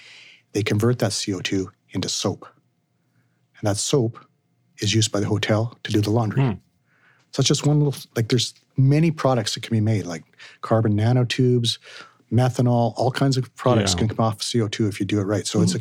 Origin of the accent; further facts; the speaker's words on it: Alberta, Canada; And so as a Canadian, as an Albertan, and if you work in the oil and gas business